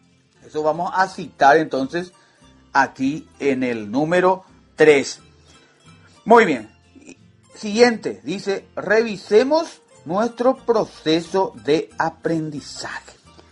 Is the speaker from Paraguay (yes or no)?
yes; Paraguay; como persona, como individuo, como paraguayos y paraguayas